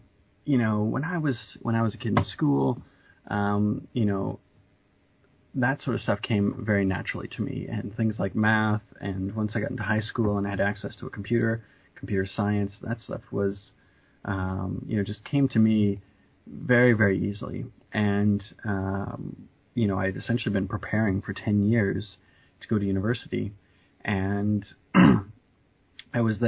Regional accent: Canada; I'm from Canada.

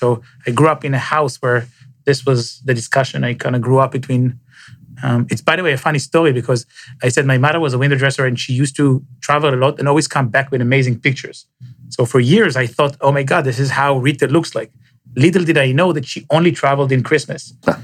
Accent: Israel; born and raised in Israel.

